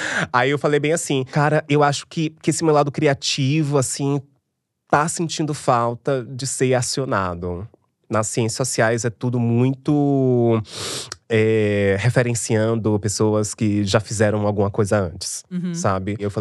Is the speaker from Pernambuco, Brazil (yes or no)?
no; Bahia, Brazil; now in São Paulo, Brazil; Sou do interior da Bahia e lutando aqui em São Paulo pra esse sonho acontecer.